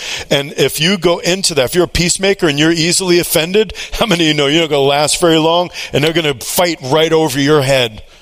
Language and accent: English; New York, United States; I'm a Jew from New York, and all about contending with things.